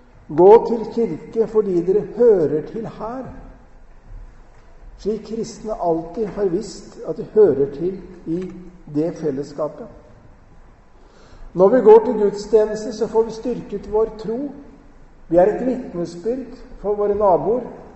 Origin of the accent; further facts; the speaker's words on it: Eastern Norway, Norway; Jeg må jo innrømme at som østlending så visste jeg ikke så mye om Salhus før jeg kom.